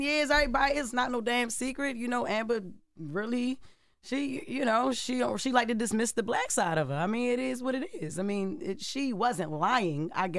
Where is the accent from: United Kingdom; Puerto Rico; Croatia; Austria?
Puerto Rico; born there; first language Spanish; English is a second language; Because I've always considered myself a black woman. Mm-hmm. But I was born in Puerto Rico and I speak Spanish. My first language is Spanish.